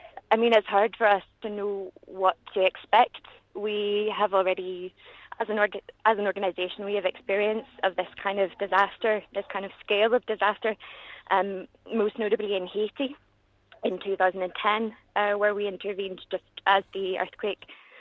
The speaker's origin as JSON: {"language": "English", "town": "Belfast", "region": "Northern Ireland", "country": "United Kingdom", "said": "I'm from East Belfast, but I work for a French NGO"}